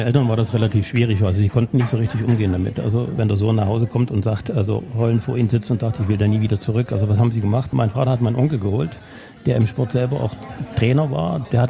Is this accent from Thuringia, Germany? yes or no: no; Saxony, Germany; ich bin sehr behütet aufgewachsen, da richtig auf dem Dorf. Ich sage mal, ich komme nicht direkt aus Lommatzsch, sondern von einem kleinen Ort.